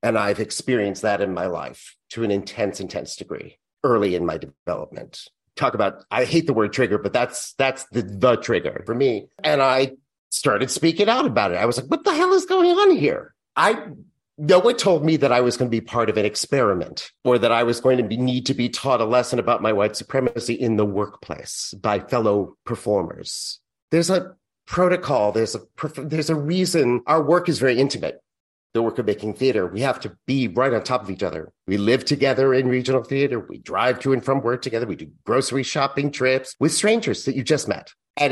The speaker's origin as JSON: {"language": "English", "region": "Massachusetts", "country": "United States", "tie": "born or raised there", "said": "My mother passed away last spring. And so 2 weeks after we did her memorial up in Massachusetts, where I'm from, I was able to go back and really spend time with my nieces and nephew and my family up there"}